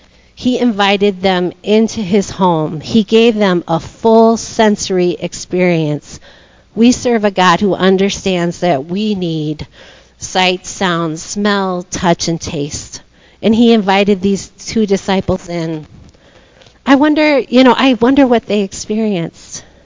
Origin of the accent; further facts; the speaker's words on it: Minnesota, United States; I'm from Minnesota, and they have this thing called Minnesota Nice.